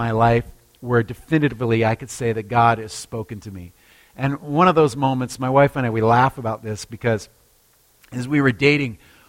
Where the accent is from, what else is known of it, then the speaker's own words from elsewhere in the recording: Alaska, United States; I remember growing up in Alaska, and in our neighborhood, there were a lot of different families